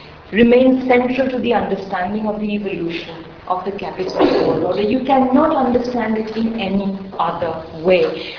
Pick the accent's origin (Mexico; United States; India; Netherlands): India; Certainly growing up in India